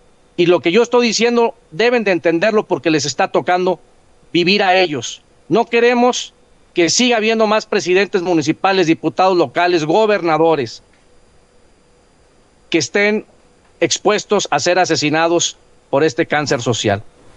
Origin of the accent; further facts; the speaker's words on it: Uruapan, Michoacán, Mexico; Yo tengo hijos, yo soy aquí de Uruapan, aquí vive mi familia, somos comerciantes